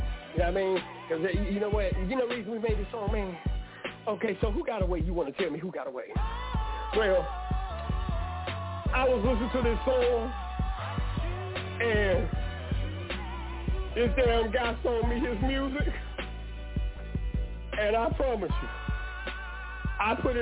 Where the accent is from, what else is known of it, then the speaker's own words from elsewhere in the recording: North Carolina, United States; I said, I'm from the North Carolinas.